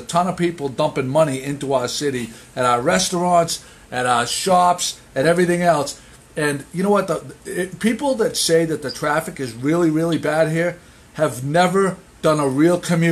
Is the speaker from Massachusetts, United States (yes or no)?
yes; Gloucester, Massachusetts, United States; And no one knew that I was from Gloucester.